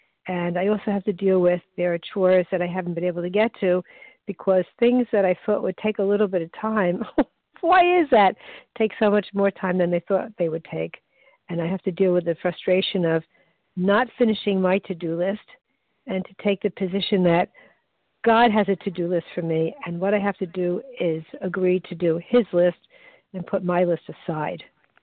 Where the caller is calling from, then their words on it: Baltimore, Maryland, United States; I'm calling from Baltimore, Maryland.